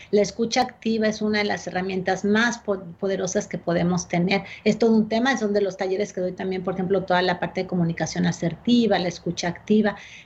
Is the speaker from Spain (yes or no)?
no; Mexico; soy mexicana